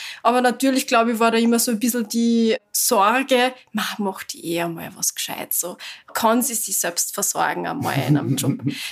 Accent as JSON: {"language": "German", "town": "Seewalchen am Attersee", "region": "Upper Austria", "country": "Austria", "tie": "born or raised there", "said": "Also ich bin ja in Severichen am Attersee geboren, bin da aufgewachsen."}